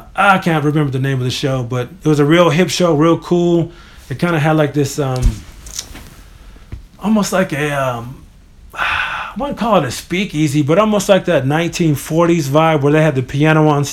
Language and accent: English; Charlottesville, Virginia, United States; I'm like, I'm from Virginia. I'm from Charlottesville. This is New York. I got all these country jokes.